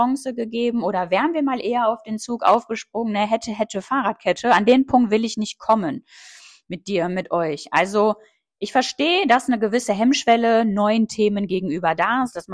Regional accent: Lower Saxony, Germany; Ich komme selber aus Niedersachsen.

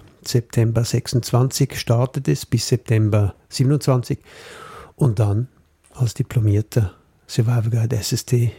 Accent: Switzerland; Bei uns in der Schweiz gibt es gewisse Regeln, gerade wenn es ums Wandern geht.

